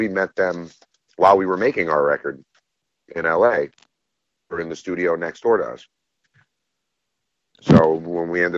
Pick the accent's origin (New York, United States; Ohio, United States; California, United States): New York, United States; we would have figured because we're from New York